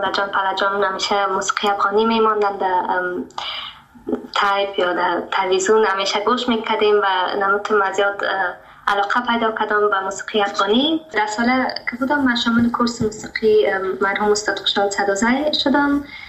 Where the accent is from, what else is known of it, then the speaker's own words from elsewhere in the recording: Germany; بله، آمده آلمان تولد شدیم و امجا بزرگم شدیم.